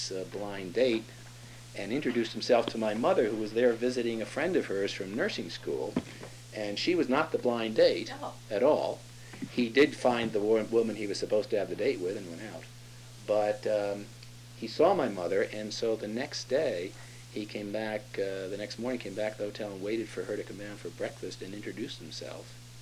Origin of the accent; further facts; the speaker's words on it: New Rochelle, New York, United States; also born or lived in Poughkeepsie; Shortly thereafter, we moved to New Rochelle, so really I was raised in New Rochelle. I think we moved to New Rochelle, New York, when I was about 3 years old.